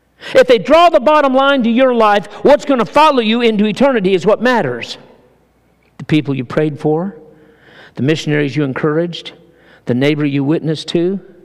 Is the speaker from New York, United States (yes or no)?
no; Kentucky, United States; I come from Kentucky, and we think basketball is the deal.